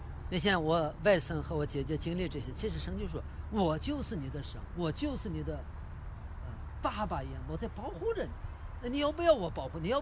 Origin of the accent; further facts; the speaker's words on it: Canada; 我说我是牧师，反正我是加拿大人。